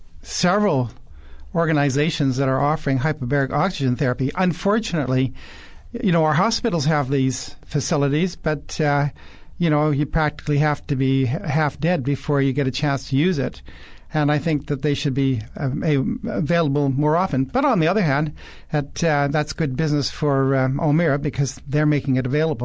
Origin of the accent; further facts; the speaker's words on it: Missouri, United States; but I'm from Missouri. You got to show me.